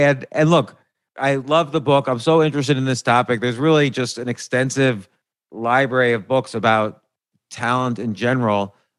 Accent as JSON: {"language": "English", "region": "New Jersey", "country": "United States", "tie": "born or raised there", "said": "You know, I grew up in New Jersey"}